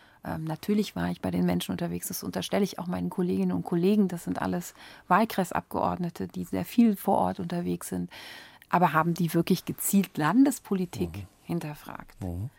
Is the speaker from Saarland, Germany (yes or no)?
no; Schwalbach, Hesse, Germany; es ist aus meiner Heimatgemeinde Schwalbach auch nicht so weit, nach Frankfurt